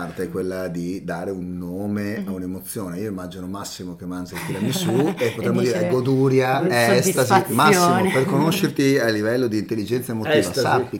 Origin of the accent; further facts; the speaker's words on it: Veneto, Italy; Ma te gli hai detto che siamo veneti venali